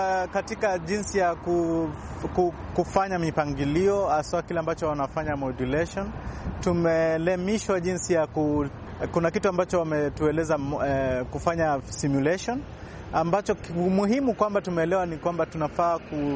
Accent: Kenya; natoka Kenya

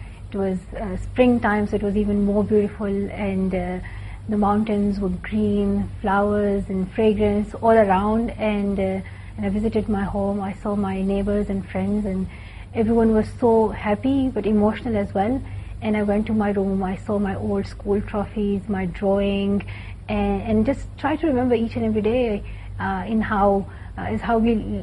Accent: Pakistan; I'm Pakistani, I love my country, and I stand for the rights of every child in Pakistan to have access to safe and quality education.

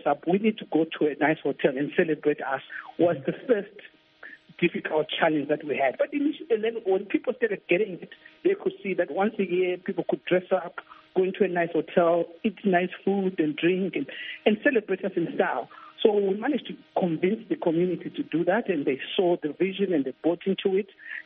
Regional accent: Zimbabwe; now in United Kingdom; I was here in the UK, and sometimes some of my fellow countrymen would hide that they are Zimbabweans.

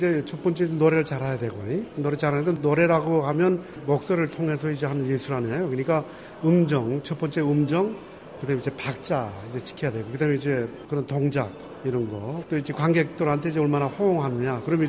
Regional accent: North Korea; moved away; 우리 그 이북에서 온 사람들이

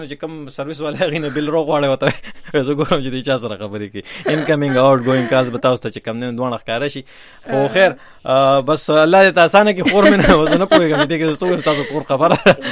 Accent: Khyber Pakhtunkhwa, Pakistan; now in Khost, Afghanistan; زموږ په شمالي وزیرستان کې زه اوس مهاجر يم، په خوست کې يم، په درګه کلی کې يم،

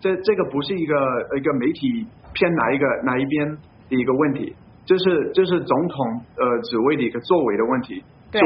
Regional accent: United States; 我作为一个美国人，我对他的要求是他要保质

